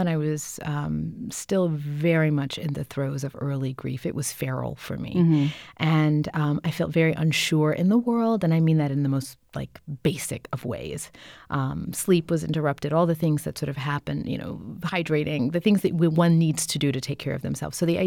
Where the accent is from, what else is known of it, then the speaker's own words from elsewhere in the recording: the South, United States; for me as a Southerner and who was always grew up like, you know, you help out